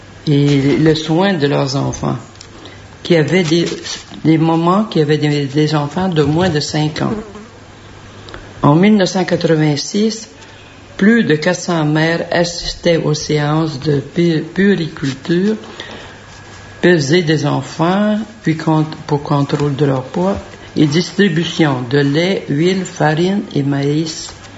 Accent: Saint-Jean-Chrysostome, Quebec, Canada; born there; Je suis née à Saint-Jean-Chrysostome … cultivateur dans une petite paroisse

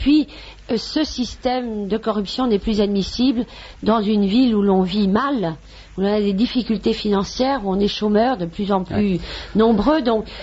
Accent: Paris, Île-de-France, France; Je suis née à Paris. J'y ai passé une très grande partie de ma vie. Et j'ai quitté Paris

